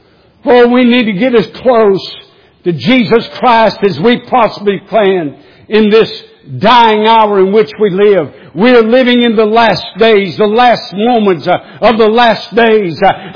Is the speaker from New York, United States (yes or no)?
no; Waycross, Georgia, United States; I had pastored down in my hometown of Waycross, Georgia for some years.